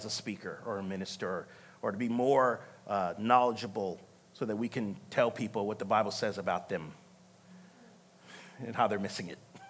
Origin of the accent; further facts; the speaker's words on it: the South, United States; I'm from the South, so I say flustrate.